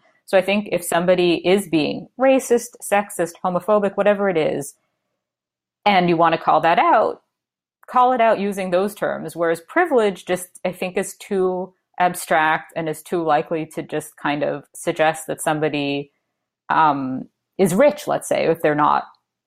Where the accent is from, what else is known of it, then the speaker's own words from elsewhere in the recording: United States; now in Canada; So I'm American, but I live in Canada and I am loving the universal healthcare here.